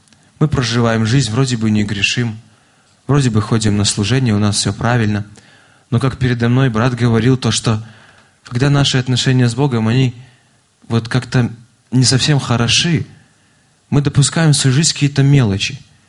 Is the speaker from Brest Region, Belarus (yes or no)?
no; Maladzyechna, Minsk Region, Belarus; Когда мы вообще сами из Молодечного уже представляли нас, я тоже родился, вырос там.